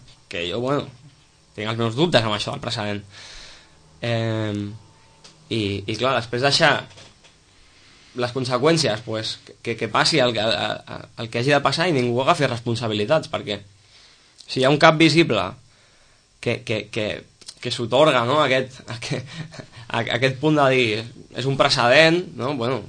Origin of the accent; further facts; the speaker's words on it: Sitges, Catalonia, Spain; Vull dir, som de Sitges, tots, i clar...